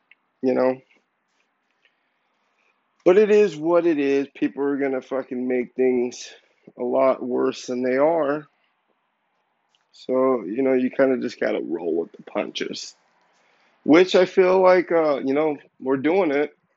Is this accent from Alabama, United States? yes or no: no; Los Angeles, California, United States; A lot of people are leaving LA, but I'm from LA. I'm from Los Angeles County.